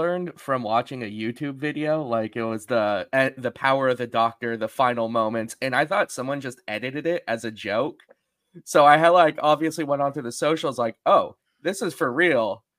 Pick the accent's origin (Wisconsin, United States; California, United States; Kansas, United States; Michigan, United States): California, United States; So I'm from California, Whovian since 2008, kind of a lapsed Whovian.